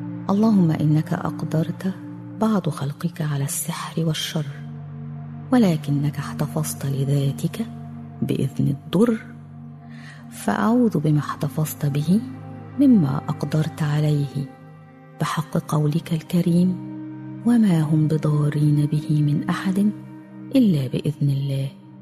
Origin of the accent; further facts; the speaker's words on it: Egypt; احنا عندنا في مصر مثل بيقول اللي حضر العفريت يصرفه